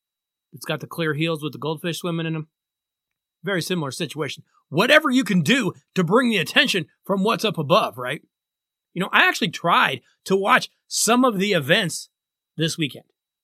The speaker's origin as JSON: {"language": "English", "town": "Denver", "region": "Colorado", "country": "United States", "tie": "born or raised there", "said": "the relationship between that NBA and my hometown Denver Nuggets."}